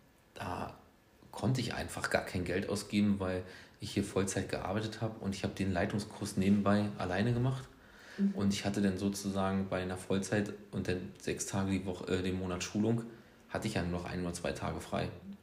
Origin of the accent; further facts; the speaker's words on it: Northern Germany, Germany; Wir kommen wirklich hier aus dem Norden, aber wir können auch keinen Kitesurfen.